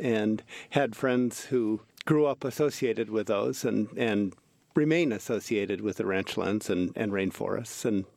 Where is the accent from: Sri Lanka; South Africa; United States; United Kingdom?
United States; Honolulu, Hawaii; I was born in Hawaii and was fortunate enough to be raised in the forest above the city of Honolulu